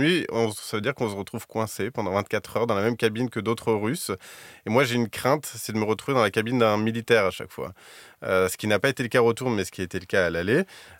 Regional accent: France; les trains de nuit de nos jours, c'est un petit peu compliqué quand on est français, quand on est étranger

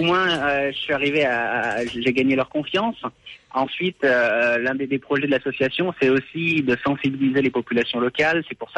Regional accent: France; now in Indonesia; parce que je suis français

